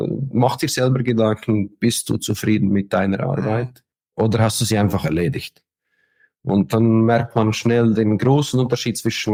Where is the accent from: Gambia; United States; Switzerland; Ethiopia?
Switzerland